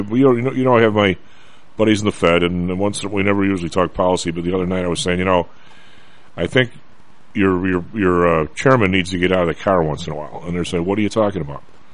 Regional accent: United States; I actually, Lou, to be perfectly honest, I wish him all the best as a president, because I'm an American, and that's the thing.

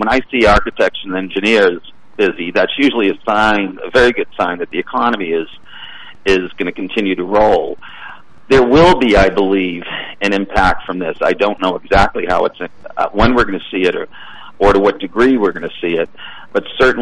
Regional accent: Boston, Massachusetts, United States; I grew up in the Boston area. I know that the hospitals there are very busy.

